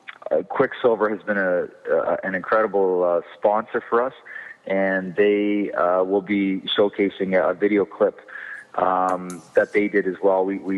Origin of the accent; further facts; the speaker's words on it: Ontario, Canada; I'm from Northern Ontario